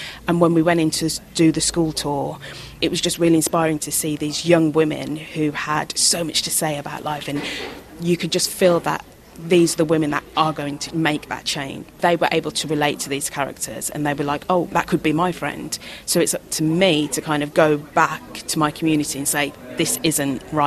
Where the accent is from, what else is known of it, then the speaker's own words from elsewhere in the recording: Birmingham, West Midlands, United Kingdom; Yeah, I mean, I'm Caribbean, but I'm also British. You know, when I was very young, having Caribbean food, it was like, oh, I'd prefer Yorkshire puddings. And now ackee and saltfish is one of my favourite foods. And, you know, when my dad cooks it when I go back to Birmingham